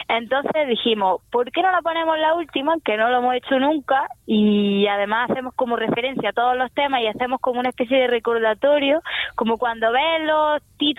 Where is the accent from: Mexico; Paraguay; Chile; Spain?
Spain; Andalusia; porque al final soy de Andalucía y eso se me nota.